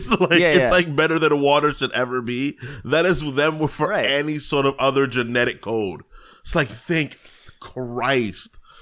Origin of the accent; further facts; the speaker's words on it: New York City, New York, United States; But when I was, growing up in New York City, growing up in New York City, people always get loud, you know?